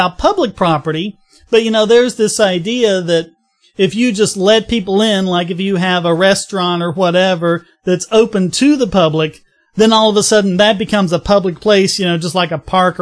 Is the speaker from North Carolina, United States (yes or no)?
yes; North Carolina, United States; Well, here we have more anti-homeless actions from government, this time from my home state. A Raleigh, North Carolina police officer